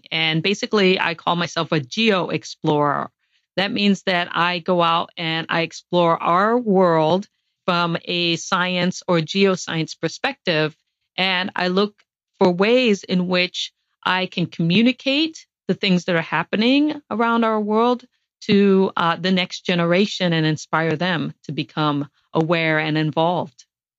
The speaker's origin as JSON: {"language": "English", "country": "Guam", "tie": "born there", "said": "I was born on Guam because my father worked for a NASA contractor during the Apollo missions."}